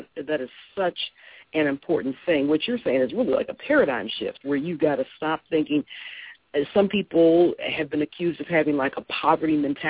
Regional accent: Detroit, Michigan, United States; I'm from Detroit, so, I mean, that was all about having a job, getting a home, taking care of your family, and moving up into the middle class.

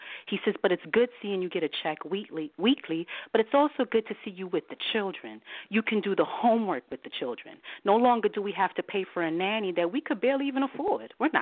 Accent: Jamaica; I'm a West Indian girl. I'm a Jamaican girl.

